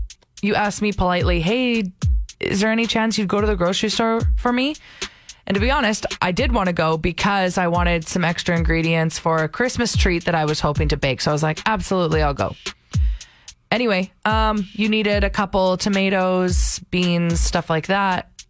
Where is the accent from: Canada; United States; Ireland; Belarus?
Canada; St. Albert, Alberta; Well, I'm from St. Albert and I don't know how to use public transit.